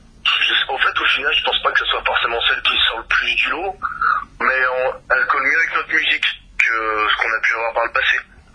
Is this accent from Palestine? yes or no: no; France; je suis français